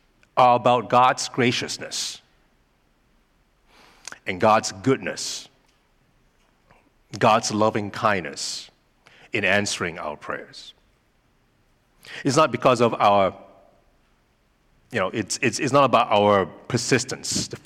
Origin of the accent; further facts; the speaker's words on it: Malaysia; now in Canada; I was born and raised in Malaysia. It's a country in Southeast Asia. And before I came to Canada, and when I was a young Christian teenager, back in Malaysia